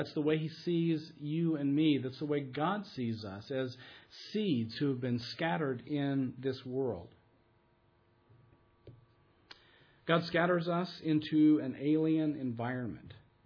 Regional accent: United States; now in Germany; You know, as an American living here in Germany, you know, this whole concept of being in an alien environment is clear to me

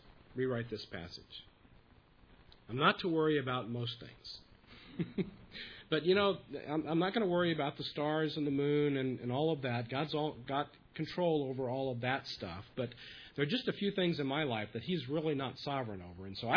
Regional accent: Texas, United States; You know, growing up in Texas, I knew that the best place for the couch and the refrigerator was on the front porch.

